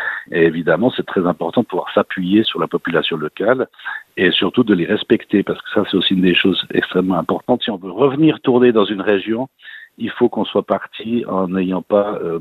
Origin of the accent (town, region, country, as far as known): Switzerland